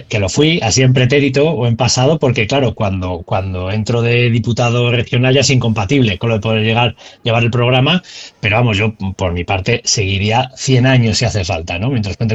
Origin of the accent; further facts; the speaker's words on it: Arganda del Rey, Community of Madrid, Spain; el primer crimen de odio en Arganda del Rey, que es mi pueblo